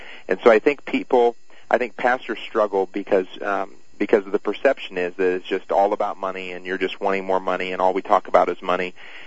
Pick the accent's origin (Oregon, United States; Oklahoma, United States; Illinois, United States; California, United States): Illinois, United States; Edwardsville; Yeah, I grew up near St. Louis too, in Edwardsville, Illinois.